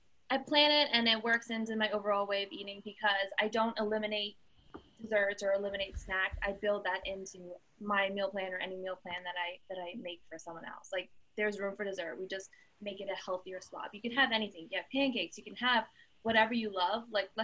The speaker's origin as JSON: {"language": "English", "town": "Philadelphia", "region": "Pennsylvania", "country": "United States", "said": "Okay, I'm from Philadelphia, and I live in New Jersey now."}